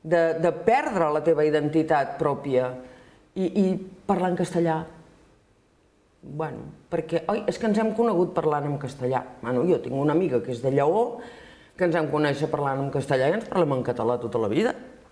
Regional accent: Catalonia, Spain; La meva llengua és el català. Sí. La meva terra és Catalunya. Tenim una cultura.

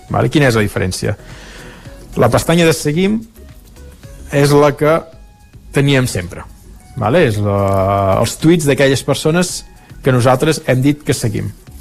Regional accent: Catalonia, Spain; saps que jo sóc català i parlo català

